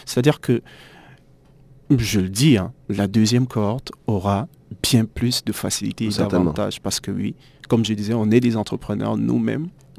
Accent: Cameroon; now in Tunisia; je suis du Cameroun, je crée une entreprise ici en Tunisie.

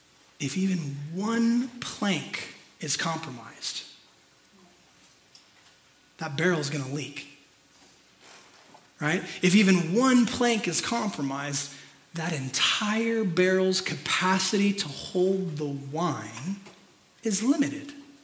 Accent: Temecula, California, United States; And obviously they know that I'm from Temecula. And what is Temecula known for?

